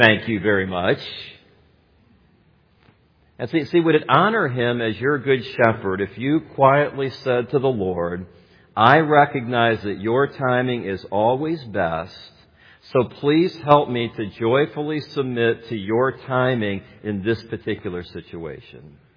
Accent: Gary, Indiana, United States; I grew up in Gary, Indiana, okay, and I'm alive to tell about it.

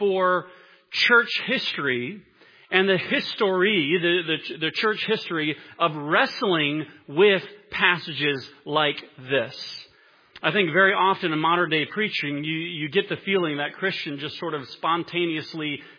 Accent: United States; yeah, we're proud to be an American, and I love being an American

